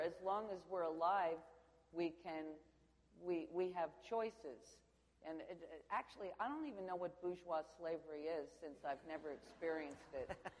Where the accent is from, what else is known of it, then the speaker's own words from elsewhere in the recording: United States; I mean, being an American, I have obviously enjoyed, you know, freedom of speech as part of our heritage.